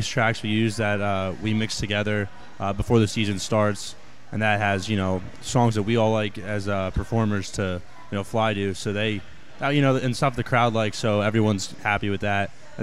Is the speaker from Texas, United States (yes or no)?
yes; Austin, Texas, United States; I grew up in Austin.